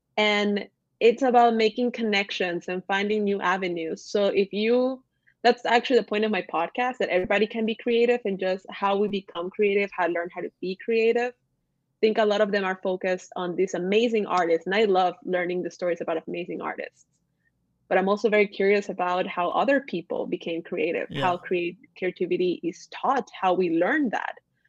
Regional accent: Ecuador; The reason that I use those two names is because I'm originally from Ecuador, so from Latin America, but I live in a Dutch-English speaking country.

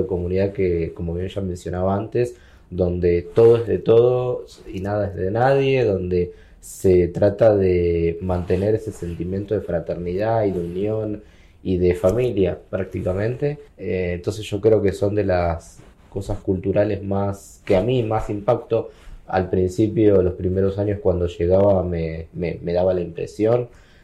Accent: Argentina; como soy argentino, más pequeño que la provincia más pequeña de Argentina.

